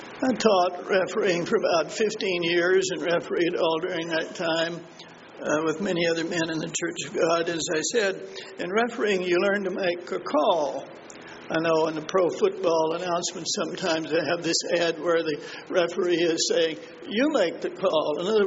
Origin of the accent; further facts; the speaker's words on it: Texas, United States; It is true that I am from Texas, where it is hot, always has been.